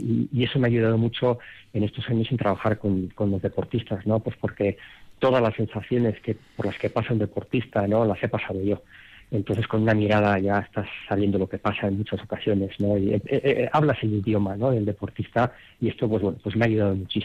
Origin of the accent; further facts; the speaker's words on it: Madrid, Community of Madrid, Spain; also born or lived in Vitoria; al poco de nacer, pues mi padre trabajaba en Madrid, bueno, tenía el trabajo en Madrid y bueno, pues ahí sí, nos criamos allí en Madrid, sí.